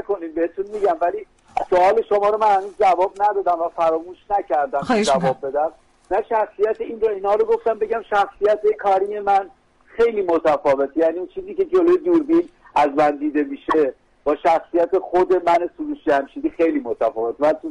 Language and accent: Persian; Tehran, Tehran Province, Iran; born there; also born or lived in Yazd; خود من ولی متولد تهرانم و خب به هر حال بیشتر سالها اینجا بودم و اونجا بودم